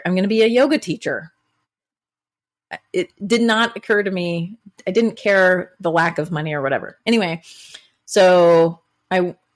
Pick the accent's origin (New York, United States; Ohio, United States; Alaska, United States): Ohio, United States; Columbus; now in Missoula, United States; born and raised in Columbus, Ohio. Now I live in Missoula, Montana.